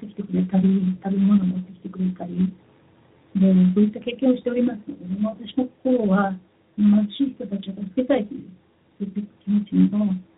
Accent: United States; 私は実際はアメリカ人なんですけれども

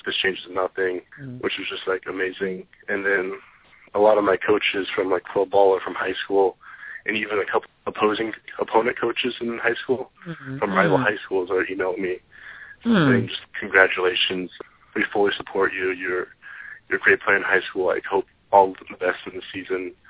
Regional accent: Portland, Oregon, United States; The best way to describe Oregon, I grew up right outside of Portland.

